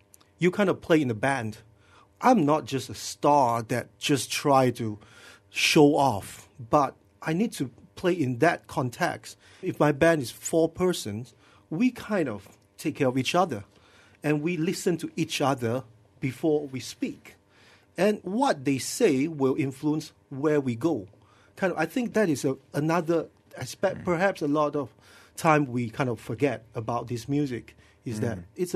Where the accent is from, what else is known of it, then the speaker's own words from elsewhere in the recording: Malacca, Malaysia; I'm from Malacca. There was only one old record store that kind of have some real jazz.